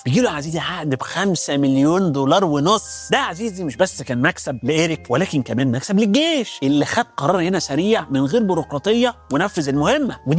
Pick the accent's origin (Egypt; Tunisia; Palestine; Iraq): Egypt; accent: Egyptian; أو كما نقول في لهجتنا المصرية الجميلة الرشاح